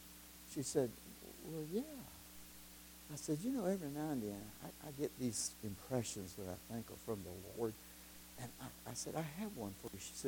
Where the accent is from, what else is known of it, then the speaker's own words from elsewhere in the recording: the South, United States; accent: southern; That is my southern accent.